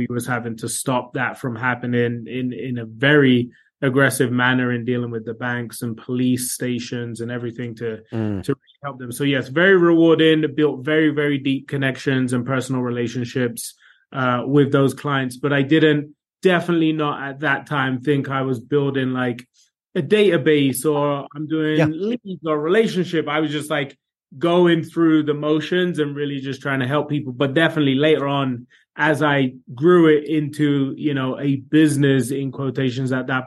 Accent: London, United Kingdom; moved away; So I am born and raised in London, moved here many moons ago, back in the early 2000s.

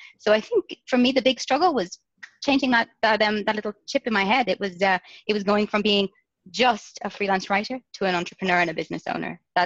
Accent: Ireland; born there; I was born in Ireland in the 80s, and there wasn't a lot of entrepreneurial spirit in Ireland at that time.

